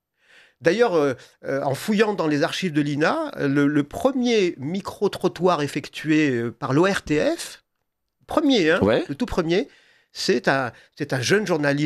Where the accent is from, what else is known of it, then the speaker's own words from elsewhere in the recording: Provence-Alpes-Côte d'Azur, France; Moi, je suis provençal. J'ai grandi en Provence. J'ai passé plein de temps à Saint-Tropez.